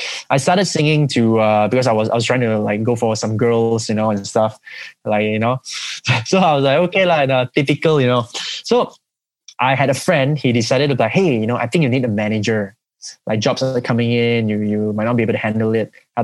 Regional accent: Malaysia; they realized I'm Malaysian and they wanted a bit more. They wanted me more. So I was back in Malaysia already.

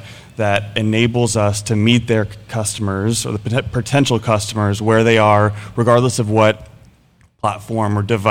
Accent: Vermont, United States; I'm originally from Vermont. I live in Connecticut now.

